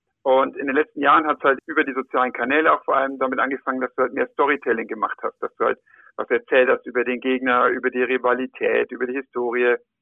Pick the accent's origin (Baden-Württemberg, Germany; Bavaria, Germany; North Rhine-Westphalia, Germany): Bavaria, Germany; Erlangen; just in meiner Heimatstadt ist es jetzt passiert. Der HC Erlangen